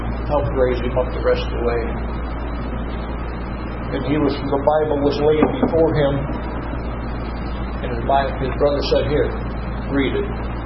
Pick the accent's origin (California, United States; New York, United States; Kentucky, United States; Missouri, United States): New York, United States; Norwich; And I was brought up in Norwich, New York.